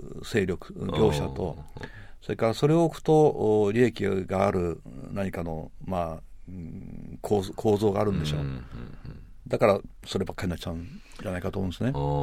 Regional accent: Tokyo, Japan; also born or lived in Chiba; 東京に住んで、まあ、東京生まれの東京育ち、千葉に一時期いましたけどね、

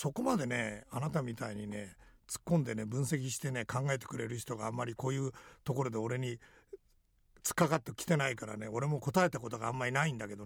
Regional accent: Tokyo, Japan; 江戸っ子の、下町の龍泉寺というところに住んだ、

